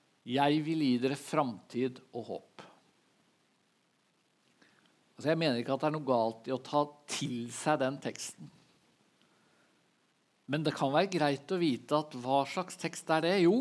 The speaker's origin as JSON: {"language": "Norwegian", "region": "Vestfold", "country": "Norway", "said": "Jeg kom fra Vestfold"}